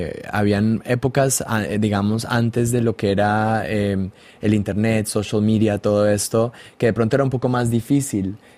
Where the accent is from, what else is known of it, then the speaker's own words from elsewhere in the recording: Colombia; en ese momento tenía 25 años y tenía mucho, mucho, como decimos en Colombia, que me faltaba mucho pelo para la moña